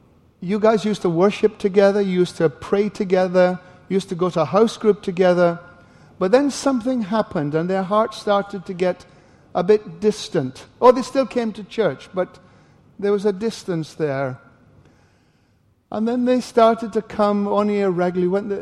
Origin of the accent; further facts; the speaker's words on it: Northern Ireland, United Kingdom; born there; also born or lived in South America; Let me just explain my accent, all right? You forget about that. Father Scots, mother Welsh, grandmother English, born in Northern Ireland, brought up in South America.